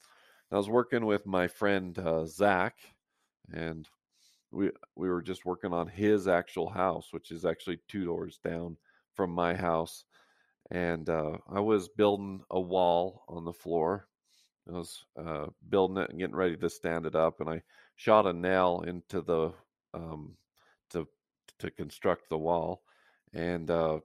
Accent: Roosevelt, Utah, United States; Yeah, I was born and raised in Roosevelt, Utah, on a dairy farm.

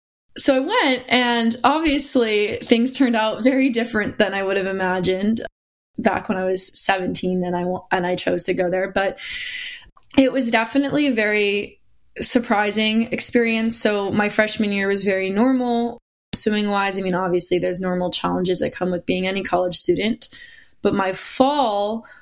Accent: Connecticut, United States; I was placing at states, and I'm from Connecticut.

